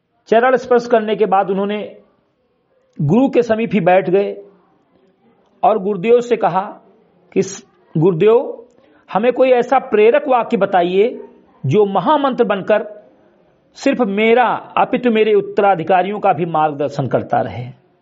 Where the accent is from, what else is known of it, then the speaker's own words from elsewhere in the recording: Bahraich, Uttar Pradesh, India; ग्राम सभा सिमरी कटई विकासखंड मिनपुरवा जनपद बहराइच का मूल निवासी हूं